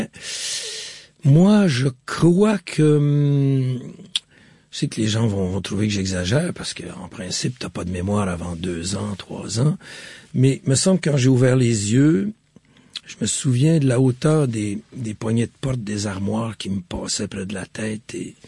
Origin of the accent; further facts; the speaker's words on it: Quebec, Canada; accent: Québécois; Non, mais dans le noir comme ça, je vous jure, j'avais perdu mon accent. Je suis un usurpateur. En fait, c'est un gag l'accent québécois.